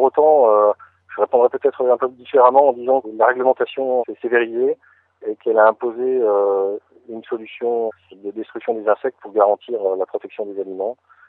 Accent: Pays de la Loire, France; j'ai cru bon de revenir dans ma région d'origine et puis de contribuer modestement au développement de cette région.

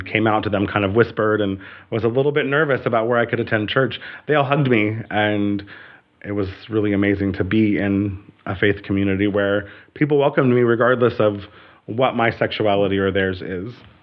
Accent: Brookings, South Dakota, United States; I know that the Nazarene church that I grew up in here in Brookings

